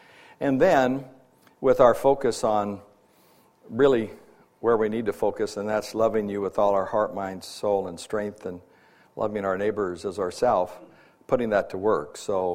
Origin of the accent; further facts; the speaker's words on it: San Diego, California, United States; other than I'm from San Diego, California.